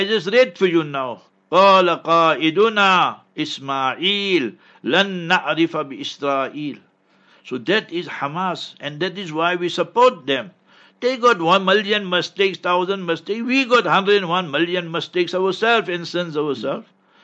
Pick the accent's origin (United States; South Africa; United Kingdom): South Africa; So we as South African Muslims and people of justice should capitalize on that in this 5 months.